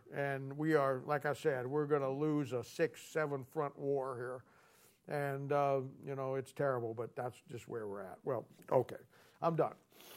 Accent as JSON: {"language": "English", "country": "United States", "said": "But hey, at the end of the day, you know, I'm an American. I served my country, as many of you did."}